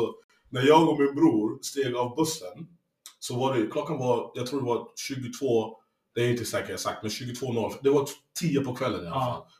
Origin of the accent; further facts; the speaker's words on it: Lycksele, Västerbotten County, Sweden; Norrland, jag växte upp i Västerbotten.